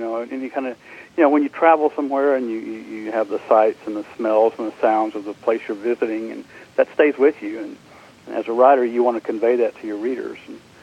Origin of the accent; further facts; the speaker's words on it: Texas, United States; Basically, I'm from Texas. You can probably tell a little bit by the accent.